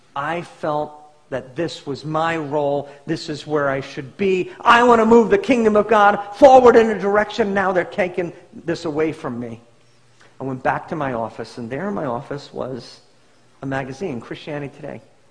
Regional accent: Long Island, New York, United States; now in Illinois, United States; I went to Stony Brook. I'm from Long Island. I'm at a thriving church here in Illinois.

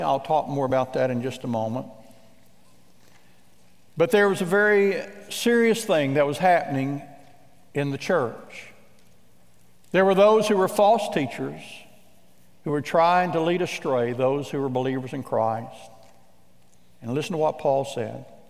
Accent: Midwest, United States; I remember growing up in the Midwest

